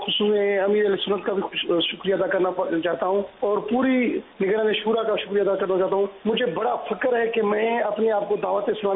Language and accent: Urdu; Sindh, Pakistan; now in Karachi, Pakistan; میں کراچی میں رہتا ہوں, تو کچھ دنوں کے بعد ابھی لاک ڈاؤن کے دوران میں گاؤں گیا. میرا گاؤں لاڑکانہ کے قریب ہے